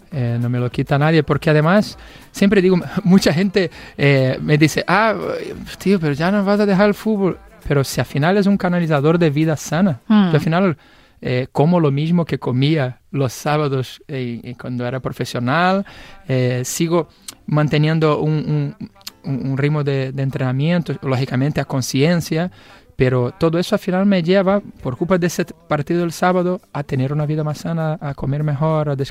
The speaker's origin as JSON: {"language": "Spanish", "region": "Rio de Janeiro", "country": "Brazil", "first_language": "Portuguese", "second_language": "Spanish", "said": "Pero soy de Río de Janeiro, que tú vas a otro sitio de Brasil y a lo mejor lo dicen de otra forma."}